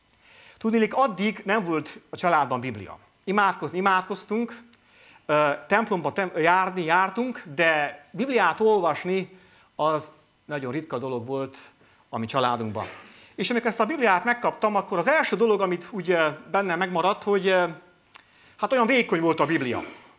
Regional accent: Târgu Mureș, Mureș County, Romania; Is, mert Marosvásárhelyről származom

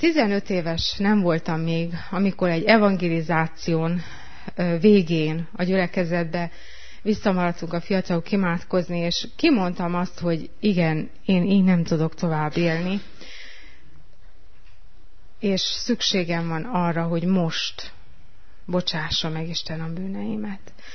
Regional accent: Zalău, Sălaj, Romania; elvittek gyülekezetbe, és részben ott nőttem fel. Aztán úgy, ahogy nőttem fel, nálunk a gyülekezetben Zilahon

